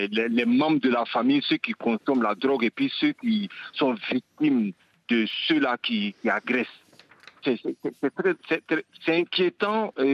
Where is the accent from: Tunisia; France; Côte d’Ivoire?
Côte d’Ivoire; Et quand il demande de légaliser la cocaïne ici, chez nous en Côte d'Ivoire